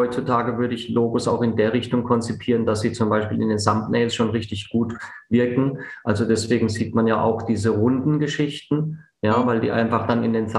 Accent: Karlsruhe, Baden-Württemberg, Germany; bin dann irgendwann zurück in meine Heimatstadt Karlsruhe, habe mich dann selbstständig gemacht.

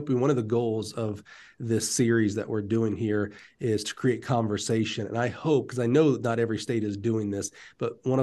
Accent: Alabama, United States; My home state of Alabama does it.

